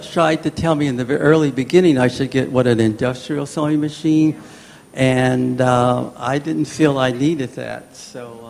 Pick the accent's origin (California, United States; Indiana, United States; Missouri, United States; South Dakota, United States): California, United States; Los Angeles; I do want to do a series on growing up in Los Angeles.